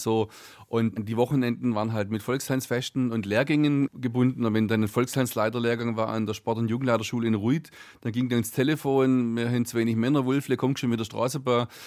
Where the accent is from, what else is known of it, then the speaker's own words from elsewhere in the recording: Baden-Württemberg, Germany; also Schnitz sind bei uns in Württemberg die Gstanzeln, also Vierzeiler